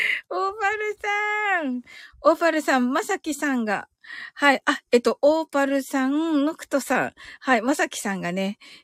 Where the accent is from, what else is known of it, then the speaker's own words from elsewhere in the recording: Kyushu, Japan; accent: Kyushu; 九州人なんでね。